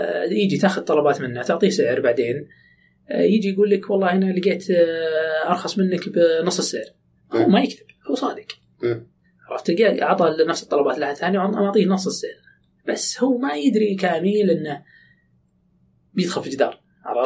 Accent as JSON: {"language": "Arabic", "country": "Saudi Arabia", "said": "عندنا في السعودية"}